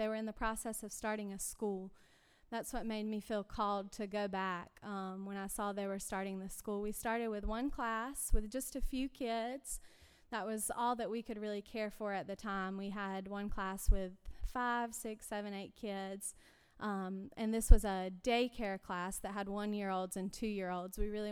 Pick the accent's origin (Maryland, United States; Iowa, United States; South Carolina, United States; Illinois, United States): Maryland, United States; Bethesda; I grew up here in Bethesda. This is my church home and my family